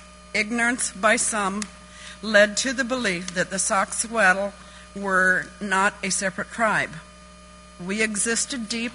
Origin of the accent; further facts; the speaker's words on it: Washington, United States; I grew up on the Sewattle River on a trust allotment